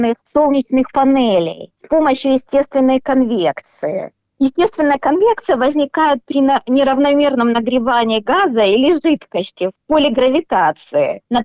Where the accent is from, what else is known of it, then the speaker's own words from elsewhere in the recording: Kharkiv, Kharkiv Oblast, Ukraine; born there; Я родилась в Харькове.